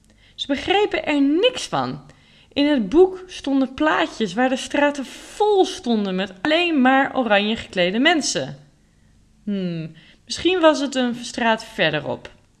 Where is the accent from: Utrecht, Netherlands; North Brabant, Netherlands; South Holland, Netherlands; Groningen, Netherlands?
Groningen, Netherlands; Zoals jullie ook weten, ben ik opgegroeid in Groningen. Dicht bij de Duitse grens.